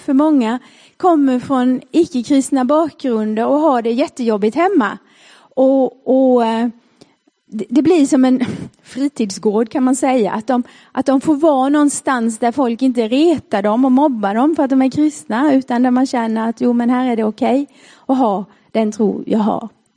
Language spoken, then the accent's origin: Swedish; Småland, Sweden; accent: Småland; Jag har fått höra att jag har en väldigt normal småländska, så jag är väldigt stolt för det.